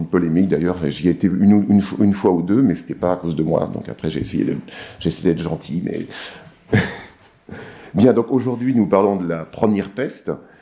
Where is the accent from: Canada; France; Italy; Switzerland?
France; born there; Effectivement, je suis né ici, donc je suis français.